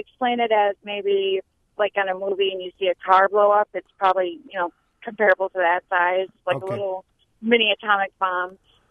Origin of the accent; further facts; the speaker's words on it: Eau Claire, Wisconsin, United States; I'm from Eau Claire, and we go to the fireworks every year.